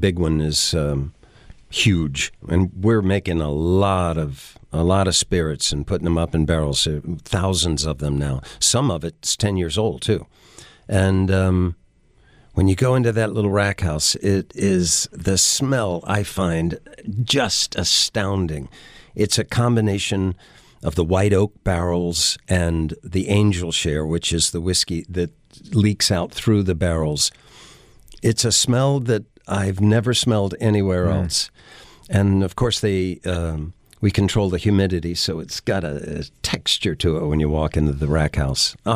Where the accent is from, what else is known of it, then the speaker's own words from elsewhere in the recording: Cumberland, Maryland, United States; I grew up in Cumberland, Maryland, and that whole area was a big manufacturer of rye whiskey.